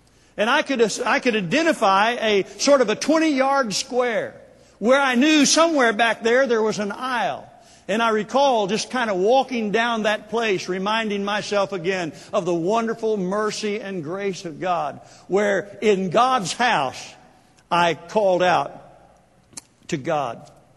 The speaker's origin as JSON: {"language": "English", "town": "Jay", "region": "Oklahoma", "country": "United States", "tie": "born or raised there", "said": "I had the privilege of driving down to my hometown in Jay, Oklahoma."}